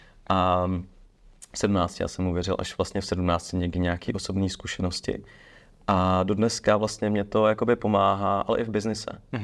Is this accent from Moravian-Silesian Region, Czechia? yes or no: yes; Ostrava, Moravian-Silesian Region, Czechia; born there; now in Prague, Czechia; žiju v Praze, narodil jsem se v Ostravě, rodiče mám vlastně Slováky, část mých předků jsou Romové, část Italové